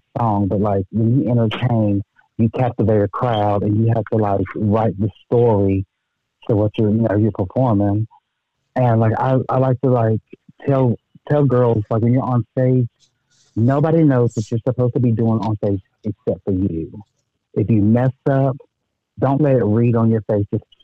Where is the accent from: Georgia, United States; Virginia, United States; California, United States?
Virginia, United States; Marion; I grew up in Marion, Virginia.